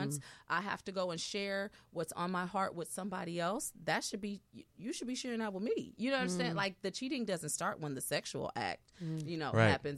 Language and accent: English; California, United States; because I'm from California and Californians don't really get perms.